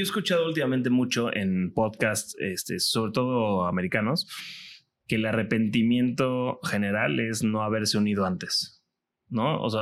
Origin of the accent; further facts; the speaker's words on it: Cancún, Quintana Roo, Mexico; yo soy de Cancún de toda la vida